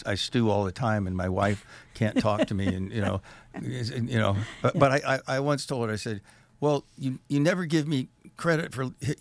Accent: Seaside, Oregon, United States; also born or lived in Astoria; And but we lived in Seaside. There was no hospital at the time. So, and my grandparents lived here, and I fished with my grandfather here, and complained the entire time.

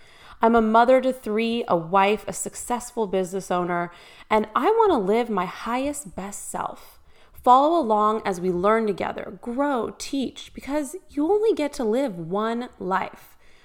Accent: California, United States; I'm going to use California as the example because I'm from California, so I know very well what the vibe is, right?

